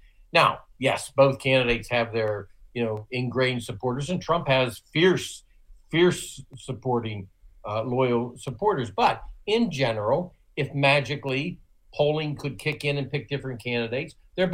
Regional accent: Ohio, United States; take my home state of Ohio, the state you were raised in.

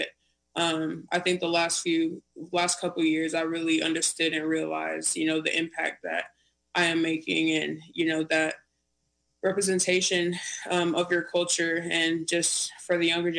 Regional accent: Utqiagvik, Alaska, United States; So I grew up in Alaska. I started off in the small town, Barrow, Alaska, which is the northernmost point. And, it's a small village, and I was surrounded by my native community a lot over there, my Inupiat community.

